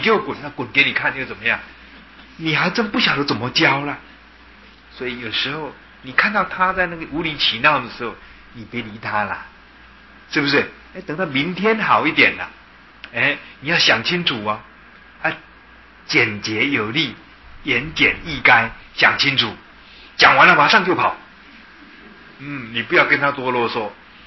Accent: Taiwan; 其实你以为说你在那我们台湾话讲说骗金啊哈

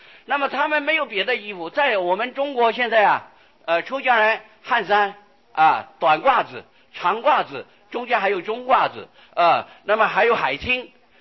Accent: Taiwan; 在我们台湾的习惯呢、啊，差不多家家户户都有洗澡场啊，

